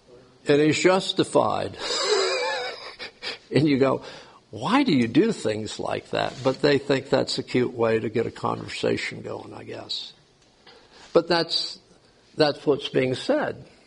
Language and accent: English; West Palm Beach, Florida, United States; also born or lived in Lake Worth; Now, I grew up in West Palm Beach in Lake Worth, Florida, and it was fun.